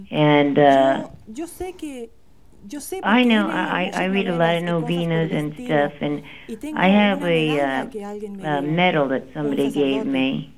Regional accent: New Jersey, United States; I'm from New Jersey.

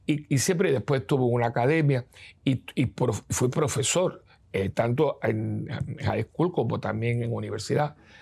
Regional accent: Cuba; now in United States; Cuando nosotros llegamos de Cuba, al principio, no teníamos nada.

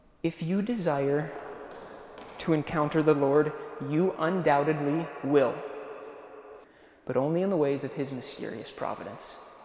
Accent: Great Plains, United States; also born or lived in South Dakota / Montana / North Dakota; I grew up around the Great Plains area, South Dakota, Montana, North Dakota, before seminary.

